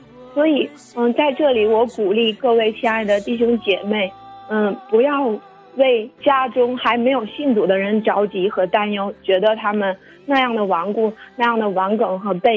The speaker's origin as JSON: {"language": "Chinese", "region": "Liaoning", "country": "China", "said": "大家好，我是辽宁的"}